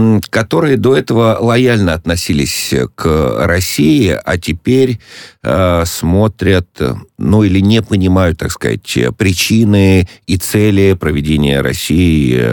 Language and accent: Russian; Donetsk Oblast, Ukraine; born there; вот я родился в Донецкой области